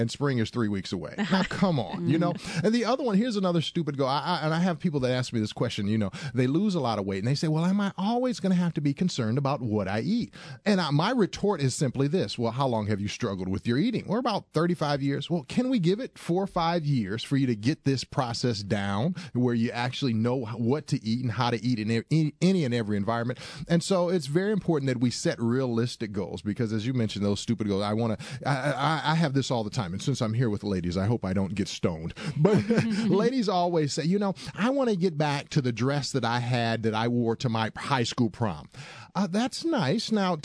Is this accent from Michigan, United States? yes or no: yes; Michigan, United States; I'm from Michigan.